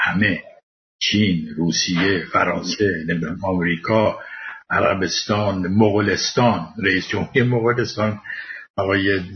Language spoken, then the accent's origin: Persian; Iran; آدم به عنوان یه ایرانی نمیخواد در نظر بین المللی اینقدر خار و خفیف بشه